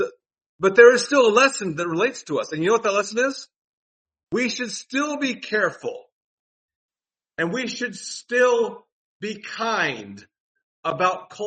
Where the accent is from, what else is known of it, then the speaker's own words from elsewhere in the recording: United States; because we Americans are like, well, I'm an American, I don't have to do anything anybody tells me to do.